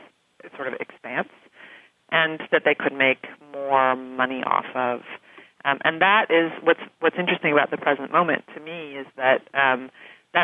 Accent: Oregon, United States; I grew up on the Oregon coast, and I saw, going back to visit my parents

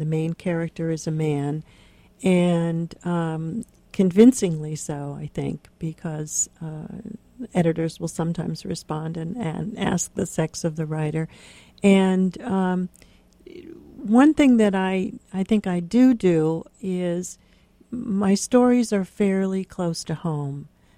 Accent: Pennsylvania, United States; It will come as no surprise to the readers of my books that I grew up in Western Pennsylvania, one of four children

